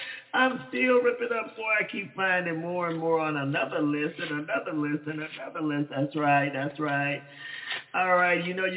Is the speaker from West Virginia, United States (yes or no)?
no; Dallas, Texas, United States; Even though we had easy bake ovens and things of that nature as growing up in Dallas, we still learned how to be ballers, shot callers.